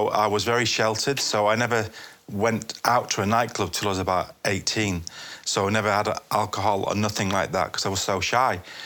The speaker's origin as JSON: {"language": "English", "town": "Blackpool", "region": "North West England", "country": "United Kingdom", "said": "Yeah, I'm from Blackpool."}